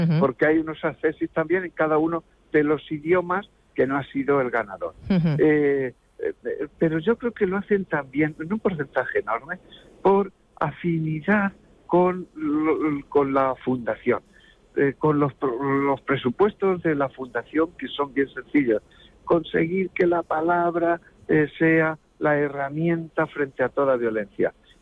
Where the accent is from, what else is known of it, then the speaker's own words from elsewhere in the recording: Quero, Castilla-La Mancha, Spain; Y desde Quero, que es mi pueblo